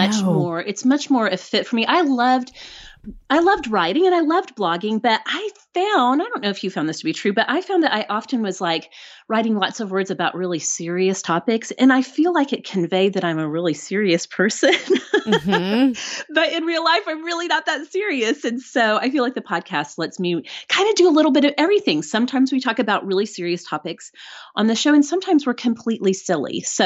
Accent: Oklahoma, United States; Well, I live in Oklahoma City now. We've lived here for 5 years. I grew up all around the state. So saying I'm from Oklahoma is very accurate.

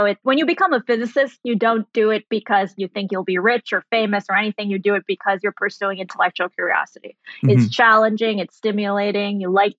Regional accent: Germany; also born or lived in Saudi Arabia / Sri Lanka; So I was born in Saudi Arabia. I grew up in Germany. Went to high school in Sri Lanka

